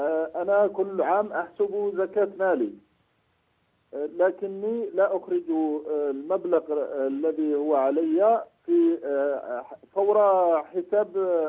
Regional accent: Algeria

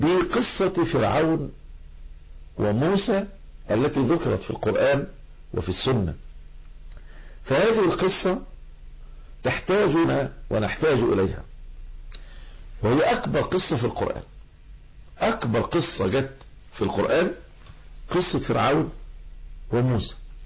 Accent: Egypt; طبعا جبهة الانقاذ الوطني عندنا في مصر كان نفس الاسم ده موجود في الجزائر

